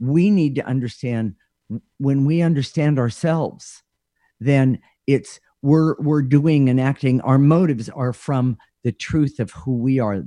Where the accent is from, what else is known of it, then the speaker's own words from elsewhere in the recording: California, United States; somebody said, well, where are you from? And I didn't realize it. And I said, California, really loud.